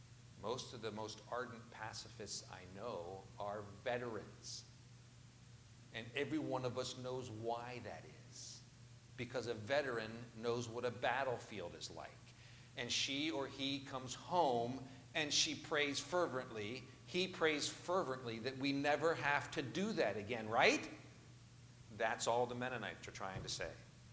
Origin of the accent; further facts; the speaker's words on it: Punxsutawney, Pennsylvania, United States; I was raised in Punxsutawney, is how you pronounce that, Punxsutawney.